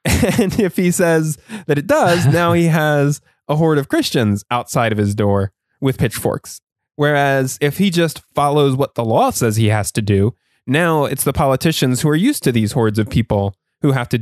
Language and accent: English; Pennsylvania, United States; accent: Pennsylvania; That's my Pennsylvania accent.